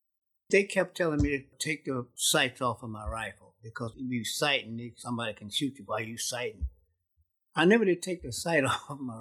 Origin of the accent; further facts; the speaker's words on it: Akron, Ohio, United States; I said, I'm from Akron, Ohio.